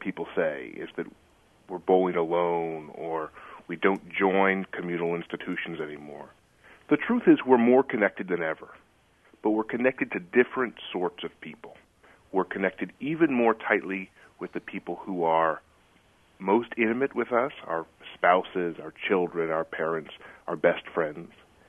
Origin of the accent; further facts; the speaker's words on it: Buffalo, New York, United States; I began to compare the community that I had growing up in Buffalo, New York, to the community that my father had growing up in Cincinnati, Ohio.